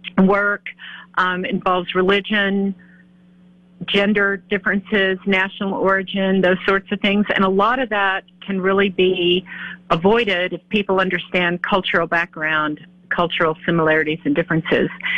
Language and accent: English; Austin, Texas, United States; I am from Austin, Texas.